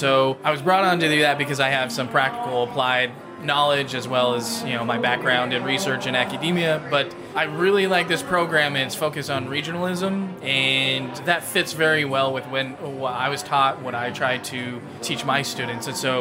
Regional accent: Utah, United States; now in Georgia, United States; I'm not originally from Georgia. You can probably tell from my diction that I'm a transplant.

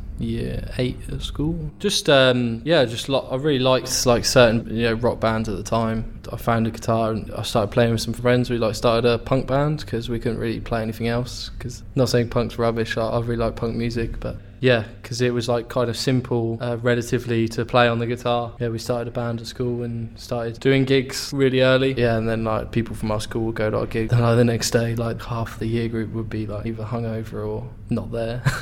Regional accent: Southampton, South East England, United Kingdom; I'm from Southampton originally

